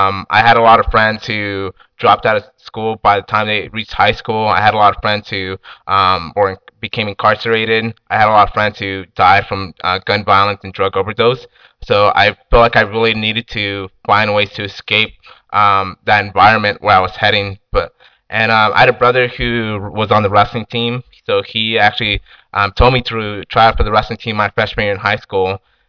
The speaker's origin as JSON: {"language": "English", "town": "Santa Maria", "region": "California", "country": "United States", "tie": "born or raised there", "said": "I'm from Santa Maria. I was actually born and raised there."}